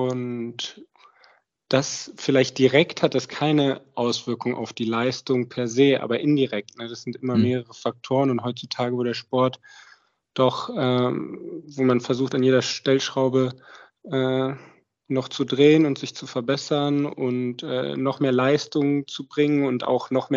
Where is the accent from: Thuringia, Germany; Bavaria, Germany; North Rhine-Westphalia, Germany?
North Rhine-Westphalia, Germany; Düsseldorf; Düsseldorf, das ist ja meine Heimat.